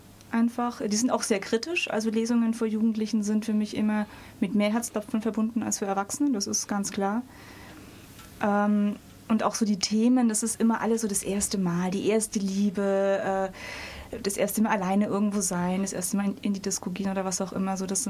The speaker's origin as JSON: {"language": "German", "town": "Stuttgart", "region": "Baden-Württemberg", "country": "Germany", "tie": "born there", "said": "Ich bin in Stuttgart geboren"}